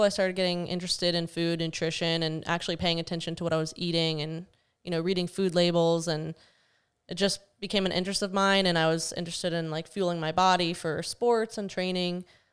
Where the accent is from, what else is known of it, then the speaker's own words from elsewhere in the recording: Vero Beach, Florida, United States; So I was born and raised in Vero.